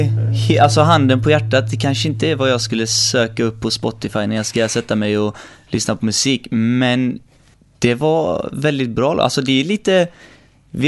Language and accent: Swedish; Partille, Västra Götaland County, Sweden; also born or lived in Iraq; Är 22 år gammal och jag kommer från Partille kommun. Jag är uppvuxen i Partille. Dock inte född här. Jag var 1,5 år när jag kom till Sverige.